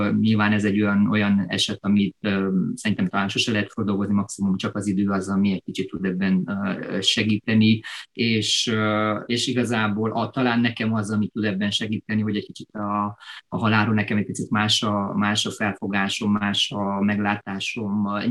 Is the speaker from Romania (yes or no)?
yes; Gheorgheni, Harghita, Romania; Hát Gyergyóban születtem, igen, Gyergyószent Miklóson. Nagyon-nagyon-nagyon szeretem azt a várost, még mindig, most is szeretem ezt a várost. 84-ben születtem, ott nőttem föl gyakorlatilag, ott végeztem az iskoláimat